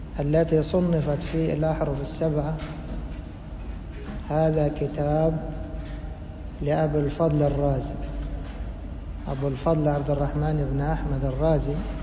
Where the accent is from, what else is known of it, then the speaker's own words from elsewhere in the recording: Egypt; بل هذا مشهور في بلادنا مصر وأنا منهم